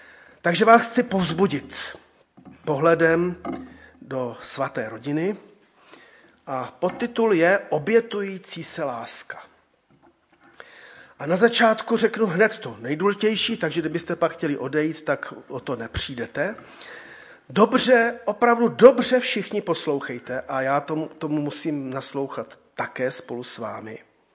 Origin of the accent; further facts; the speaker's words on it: Zlín, Zlín Region, Czechia; born there; now in Brno, Czechia; já narozen ve Zlíně a žijící v Brně a teď hold v Praze chvilku